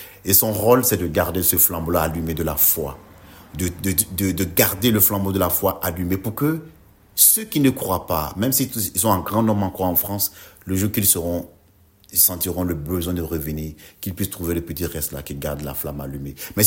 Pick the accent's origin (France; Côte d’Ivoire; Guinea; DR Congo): Côte d’Ivoire; Je suis de la Côte d'Ivoire